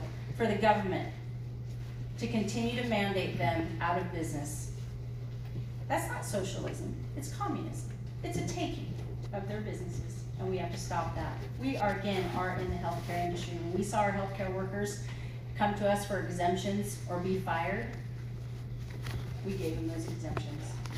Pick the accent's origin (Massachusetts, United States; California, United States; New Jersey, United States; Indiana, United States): California, United States; I grew up in Central California where we did exactly the same thing